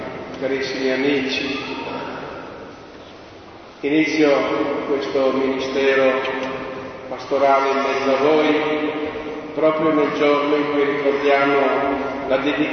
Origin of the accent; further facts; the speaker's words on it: Milan, Lombardy, Italy; born there; E anche se io sono nato a Milano, mi sono sempre considerato figlio di questa terra.